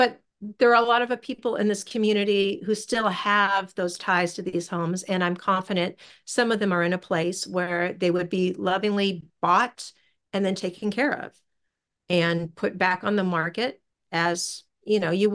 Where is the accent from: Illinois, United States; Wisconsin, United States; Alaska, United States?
Alaska, United States; Seward; I'm from Seward.